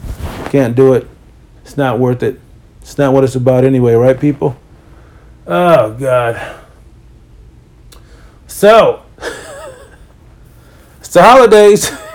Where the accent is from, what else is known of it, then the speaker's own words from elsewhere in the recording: Northeast, United States; I'm kind of used to it. I'm from the Northeast.